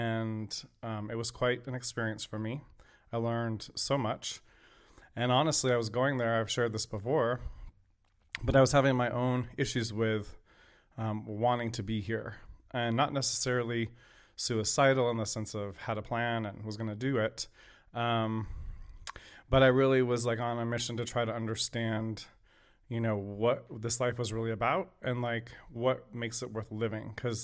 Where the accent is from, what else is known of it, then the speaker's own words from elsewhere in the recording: Burbank, California, United States; I really enjoyed growing up where I grew up in Burbank